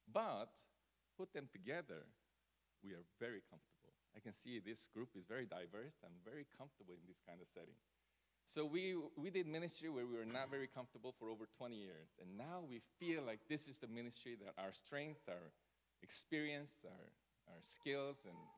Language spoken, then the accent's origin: English; Queens, New York, United States; also born or lived in Korea / Brazil; I was born in Korea, elementary school. I was in Brazil 5 years, where he was from. And then for the rest of the time, I was in Queens, among Latinos and all different immigrants and different friends from Colombia and Russia and Pakistan.